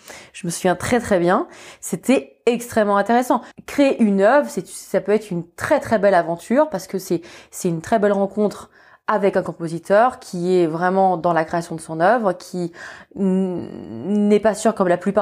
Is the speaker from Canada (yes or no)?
no; France; Moi, je suis française